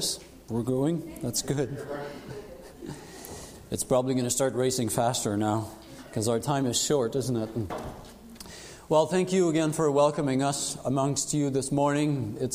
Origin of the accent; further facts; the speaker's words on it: Quebec, Canada; also born or lived in Ontario; I was deported out of Ontario at the age of 3 days. And they said, you go to Quebec because you don't belong here. So I grew up on the other side of the fence. So I speak a strange language sometimes called Fringlish. It's French and English.